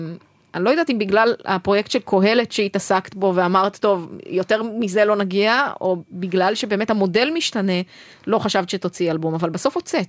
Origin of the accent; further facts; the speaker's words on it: Northern District, Israel; טוב, ספציפית גם אני במקור מעמק ישראל, אז מבחינתי העמק והגלבוע שצופה זה ממש שיר בשבילי.